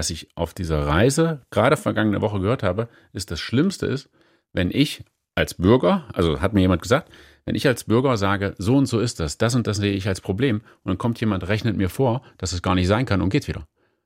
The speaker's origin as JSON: {"language": "German", "region": "Thuringia", "country": "Germany", "tie": "born there", "said": "Ich komme gebürtig aus Thüringen."}